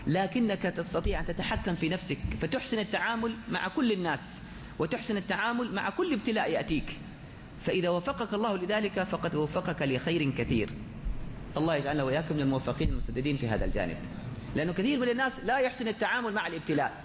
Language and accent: Arabic; Jeddah, Makkah Province, Saudi Arabia; وهذه كلها صارت في الفترة الأخيرة عندنا في جدة